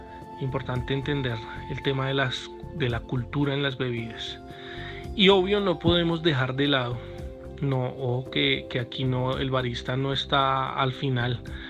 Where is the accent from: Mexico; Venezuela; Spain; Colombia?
Colombia; nosotros como colombianos deberíamos resaltar